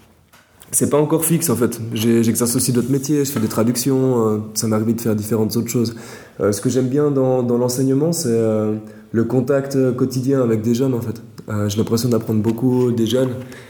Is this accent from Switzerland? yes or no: yes; Geneva, Switzerland; also born or lived in Lausanne / Austria; Oui, alors … j'ai 25 ans, j'ai grandi en Suisse, à Genève. Ma mère est brésilienne, mon père est valaisan. Habité aussi à Lausanne, et puis j'ai travaillé en Autriche et je suis de retour en Suisse depuis quelques mois maintenant.